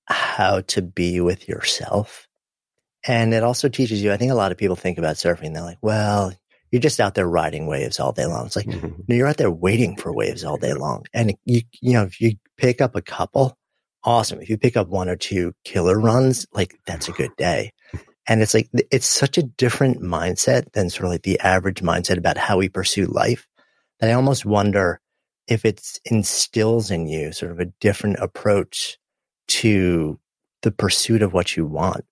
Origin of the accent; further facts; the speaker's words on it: New York, United States; I actually, I grew up just outside of New York City. The end of my block was a beach. I was bay, not ocean.